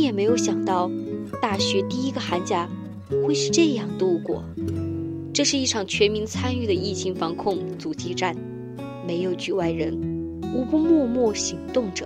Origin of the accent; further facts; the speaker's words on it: Wuhan, Hubei, China; 湖北武汉，我的家乡，从来没有这一刻让我觉得我竟然爱得如此深沉。